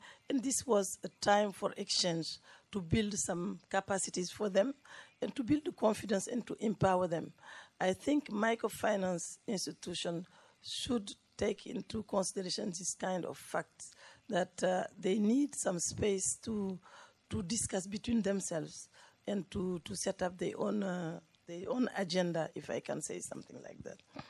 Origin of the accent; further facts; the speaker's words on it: Senegal; first language French; English is a second language; from Senegal.